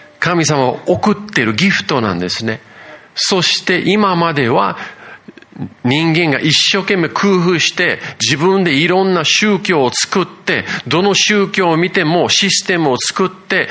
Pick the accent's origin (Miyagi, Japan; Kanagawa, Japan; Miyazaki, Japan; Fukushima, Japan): Kanagawa, Japan; Yokohama; also born or lived in Tokyo; 東京生まれ横浜育ち